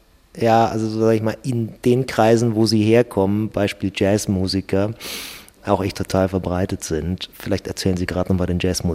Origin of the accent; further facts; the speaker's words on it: Southern Germany, Germany; Ich bin selber Süddeutscher.